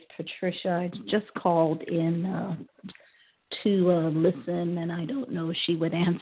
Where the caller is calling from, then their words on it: Ohio, United States; Right now I'm in Ohio.